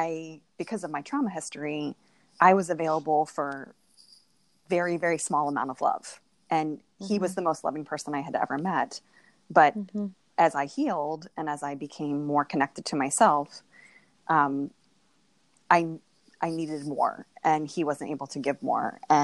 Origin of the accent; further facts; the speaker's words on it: Moon Township, Pennsylvania, United States; also born or lived in Uniontown; now in Silver Spring, United States; In Pennsylvania, I'm from outside of Pittsburgh. Mm-hmm. I was born in Uniontown. Mm-hmm. I grew up in Moon Township, like the moon in the sky.